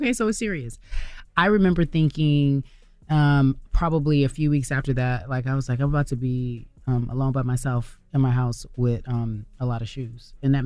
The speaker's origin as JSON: {"language": "English", "town": "Pasadena", "region": "California", "country": "United States", "tie": "born or raised there", "said": "So, I grew up in Pasadena, right?"}